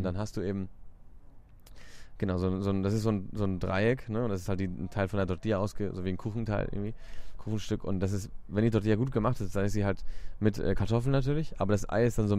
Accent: Barcelona, Catalonia, Spain; ich bin in Barcelona aufgewachsen, da hat man halt Sonne, da hat man irgendwie das Meer, da gibt es halt Berge auch nebenan

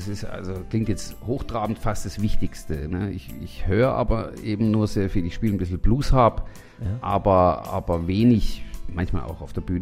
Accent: Southern Germany, Germany; und das ist Süddeutschland, ich komme aus Süddeutschland

